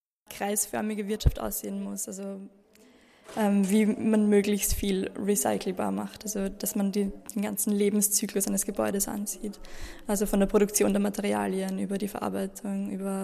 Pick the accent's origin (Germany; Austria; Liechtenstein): Austria; Lower Austria; ich komme aus Niederösterreich und studiere Architektur an der TU Wien.